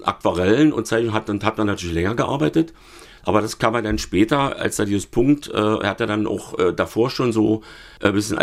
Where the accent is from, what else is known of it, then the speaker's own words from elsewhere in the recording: Freiberg, Saxony, Germany; born there; Freiberg geboren und dann mehrere Stationen durchlaufen.